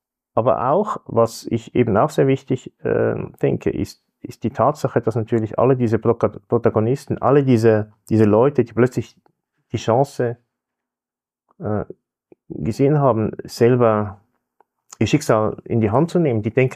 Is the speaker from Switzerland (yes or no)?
yes; Switzerland; Und ich komme aus der Schweiz